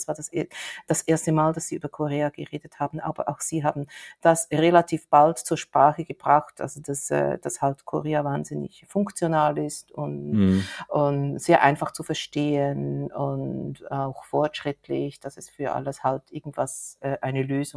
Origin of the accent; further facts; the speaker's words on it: Switzerland; ich bin Schweizer.